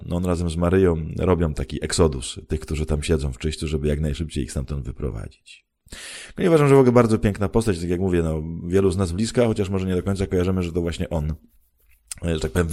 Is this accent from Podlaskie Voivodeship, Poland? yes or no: no; Myszków, Silesian Voivodeship, Poland; skoczyłem na bok do Myszkowa, czyli do mojego rodzinnego miasta